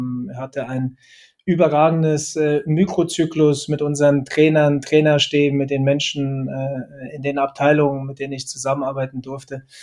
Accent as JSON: {"language": "German", "town": "Frankfurt", "region": "Hesse", "country": "Germany", "tie": "born or raised there", "said": "Ich bin ein Frankfurter Junge, ein Frankfurter Bub, wie wir in Frankfurt sagen. Bin dort groß geworden"}